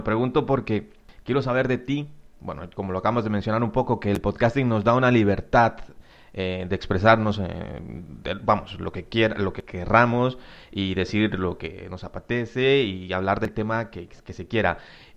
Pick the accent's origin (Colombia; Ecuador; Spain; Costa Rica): Costa Rica; conozco aquí en mi país, en Costa Rica, hay uno que habla sobre el fútbol.